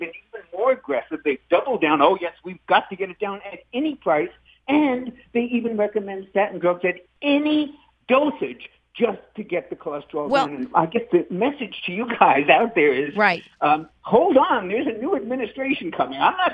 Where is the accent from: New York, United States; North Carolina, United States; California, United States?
New York, United States; New York City; When I grew up in New York City, I used to walk by Columbia University